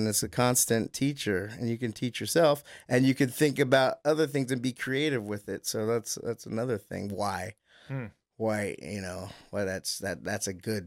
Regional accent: San Diego, California, United States; I think part of growing up in San Diego was, I don't know if it was like that in every suburb and every city in the country

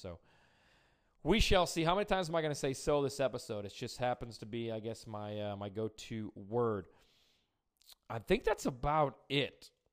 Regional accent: Indiana, United States; now in Speedway, United States; You guys all know I'm from Northwest Indiana, 40 minutes outside of Chicago.

